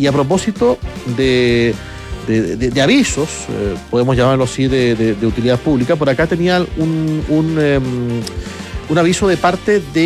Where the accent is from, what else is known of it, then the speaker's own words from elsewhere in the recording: Concepción, Biobío, Chile; Mi saludo, soy de Concepción.